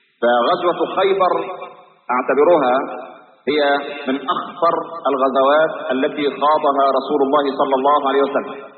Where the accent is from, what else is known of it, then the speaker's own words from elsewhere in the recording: Egypt; لكن إحنا كمصريين معتبرين العيش هو ده الايه